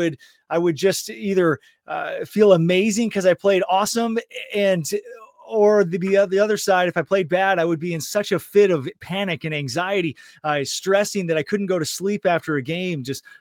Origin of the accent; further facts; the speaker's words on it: Michigan, United States; I grew up in Michigan, started playing hockey when I was 4 years old.